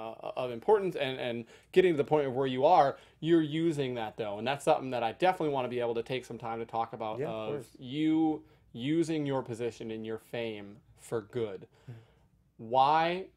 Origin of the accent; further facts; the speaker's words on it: Wisconsin, United States; I mean, I'm from Wisconsin.